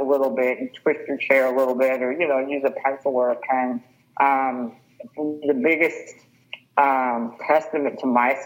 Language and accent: English; Houston, Texas, United States; And like I said, I grew up in Houston.